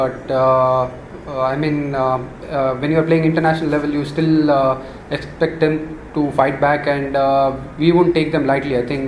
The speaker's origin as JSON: {"language": "English", "country": "India", "said": "I think as an Indian batsman, we have enough exposure playing in the domestic circuit."}